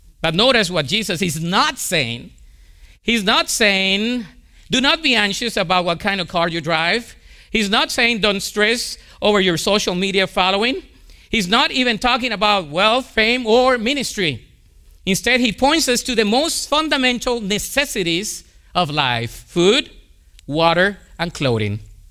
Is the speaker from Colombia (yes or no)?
yes; Colombia; accent: Colombian; English is a second language; Let me repeat it again, in case you didn't get my Colombian accent.